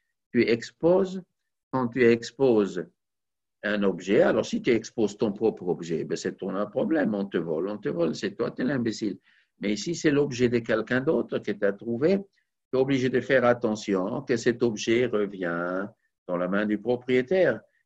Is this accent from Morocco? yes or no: yes; Morocco; chez nous au Maroc, on avait la coutume